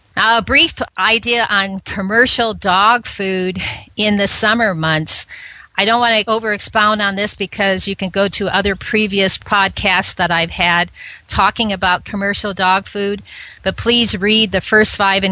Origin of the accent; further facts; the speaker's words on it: Tubac, Arizona, United States; I went to the Tubac Olive Company, which is here in my hometown.